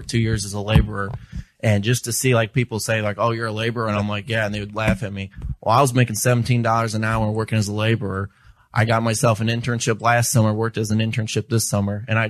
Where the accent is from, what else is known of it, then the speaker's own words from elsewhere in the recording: Bolingbrook, Illinois, United States; So I'm actually from just outside of Chicago as well. I grew up in Bolingbrook.